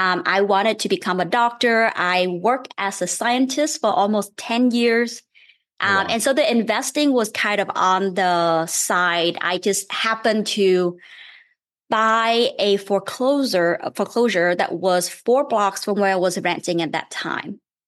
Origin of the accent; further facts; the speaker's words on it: Vietnam; English is a second language; moved away as an adult; also born or lived in Maine; now in Philadelphia, United States; I grew up in Vietnam, actually. And I came over to the US for college.